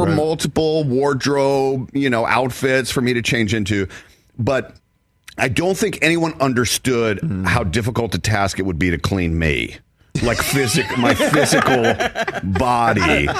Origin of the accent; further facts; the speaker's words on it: the South, United States; This is not something I'm from the South.